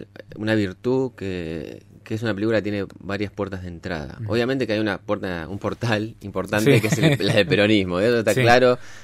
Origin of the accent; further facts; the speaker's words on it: Rawson, Chubut, Argentina; Yo soy de Chubut, soy de Rawson.